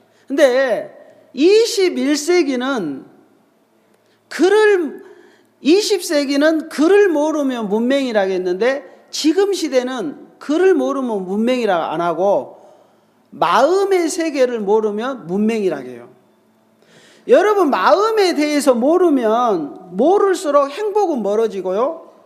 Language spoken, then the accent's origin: Korean; Jeolla, South Korea; 삼남 사녀 중에 일곱 번째입니다. 그래가지고 저는 전라도가 고향이고요.